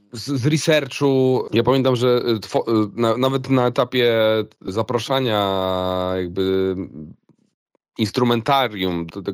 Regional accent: Gdańsk, Pomeranian Voivodeship, Poland; przez to, że my jesteśmy z Gdańska, czyli już no, na tym skraju Polski, z północy

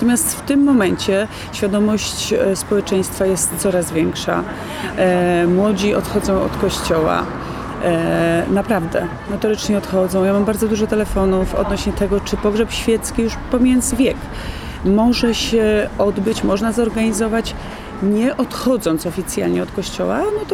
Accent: Sandomierz, Świętokrzyskie Voivodeship, Poland; pochodzę z Sandomierza, gdzie mam dom, mam mieszkanie w Warszawie, a najczęściej, jak zawsze powiadam, mieszkam w samochodach.

